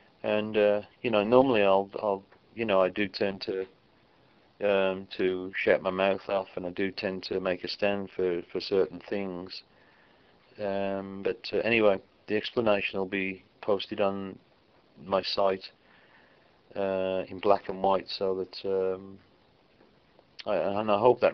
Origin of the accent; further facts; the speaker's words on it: Aston, West Midlands, United Kingdom; born there; where I was born in Aston, and so we would go to a cafe on Lichfield Road, which runs all the way through Aston.